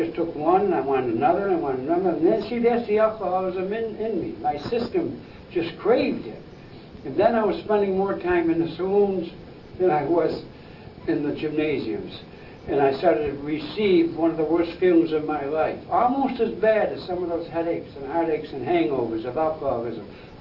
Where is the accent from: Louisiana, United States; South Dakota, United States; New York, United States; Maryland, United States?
New York, United States; Syracuse; the friends were grabbing me back to my hometown, Syracuse